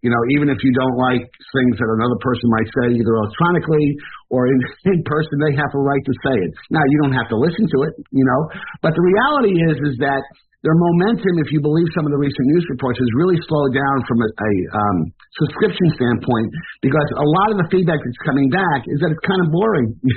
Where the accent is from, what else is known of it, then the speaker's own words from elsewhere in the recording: United States; as an American who has, you know, great respect for our founding fathers